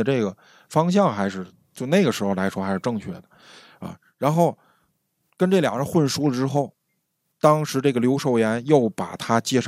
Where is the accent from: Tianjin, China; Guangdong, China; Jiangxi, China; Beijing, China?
Tianjin, China; accent: Tianjin; 就是在我们天津话里